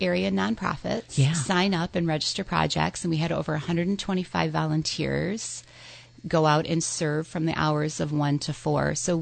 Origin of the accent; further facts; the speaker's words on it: Holland, Michigan, United States; I'm from Holland, so not far.